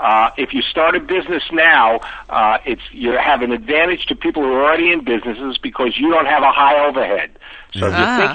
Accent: Brooklyn, New York, United States; I'm from Brooklyn, New York originally.

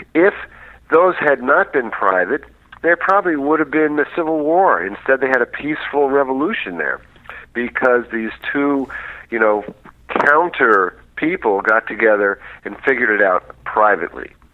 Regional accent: New York, United States; No. I'm a New Yorker, but I am also one of the founders of social networking.

